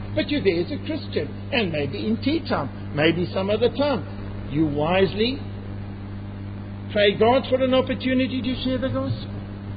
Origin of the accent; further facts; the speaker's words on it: South Africa; this is very, very wonderful for me as South African